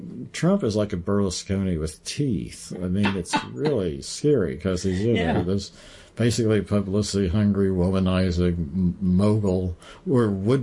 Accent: New York, United States; I'm from New York. Listen, I know this type. He's a con artist.

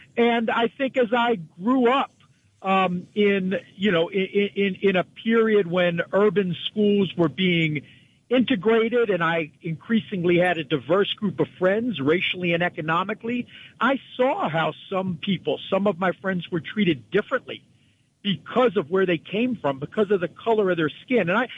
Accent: Pittsburgh, Pennsylvania, United States; I was born and raised in Squirrel Hill, which is a Jewish community in Pittsburgh. I was bar mitzvahed at the Tree of Life

